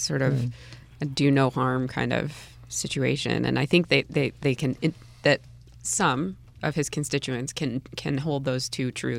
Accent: Michigan, United States; I'm from Michigan

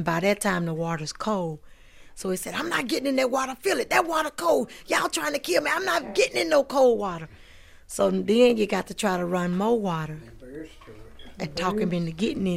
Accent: Arkansas, United States; I know where I come from Arkansas, and we didn't have a lot.

